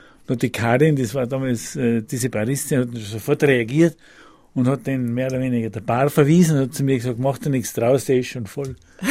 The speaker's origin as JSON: {"language": "German", "region": "South Tyrol", "country": "Italy", "accent": "South Tyrolean", "said": "Am Anfang bei der freien Südtiroler Welle hat man meinen Dialekt hat man natürlich sofort herausgekannt."}